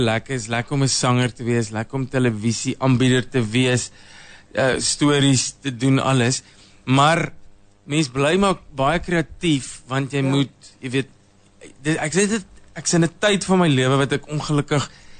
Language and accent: Afrikaans; Parys, Free State, South Africa; also born or lived in Pretoria / England; ek kom van die Vrystaat oorspronkelijk, Parys is waar ek groot geword het en, en maar ons het in Pretoria gewoon